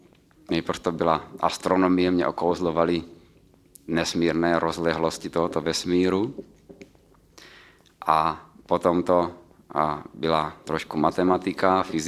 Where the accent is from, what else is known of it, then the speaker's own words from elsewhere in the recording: Ostrava, Moravian-Silesian Region, Czechia; pocházím z Ostravy, kde jsem se narodil, jinak pocházím také, jestli to tak dá říct, z křesťanského sboru Brno, kam tedy patřím.